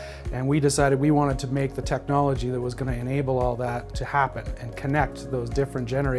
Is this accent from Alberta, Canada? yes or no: yes; Calgary, Alberta, Canada; I grew up in Calgary